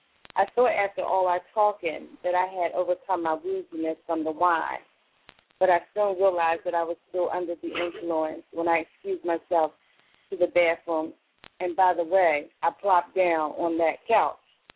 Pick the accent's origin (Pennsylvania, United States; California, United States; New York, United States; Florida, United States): Pennsylvania, United States; Philadelphia; I'm a Philly sister.